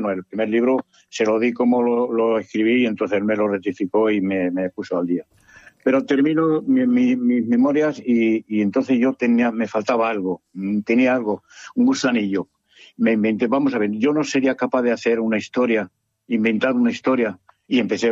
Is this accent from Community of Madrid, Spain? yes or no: no; Jódar, Andalusia, Spain; born there; also born or lived in Villajoyosa / Benidorm; now in Finestrat, Spain; mis 4 estaciones son Jódar, que es mi pueblo de nacimiento, Villajoyosa, que es mi segunda casa, Benidorm, que es la tercera, y cuarto ya es cuando me vengo a vivir a Finestrat.